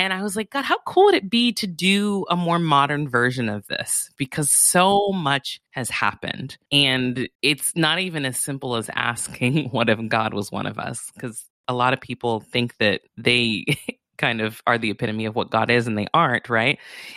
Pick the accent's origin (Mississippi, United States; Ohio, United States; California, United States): California, United States; Santa Barbara; especially knowing that I was born and raised in Santa Barbara